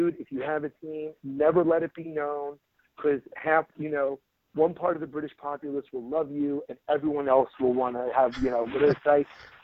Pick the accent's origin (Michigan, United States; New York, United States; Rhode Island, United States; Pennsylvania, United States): New York, United States; Brooklyn; But you know, you gotta remember I'm from Brooklyn, so getting stuff like kebabs and shawarma, that's as easy as walking down Atlantic Avenue, my brother.